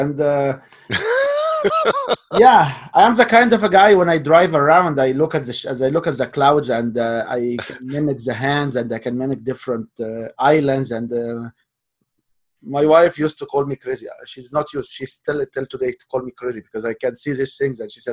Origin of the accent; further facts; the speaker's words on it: Canada; And I know you're American, I'm Canadian.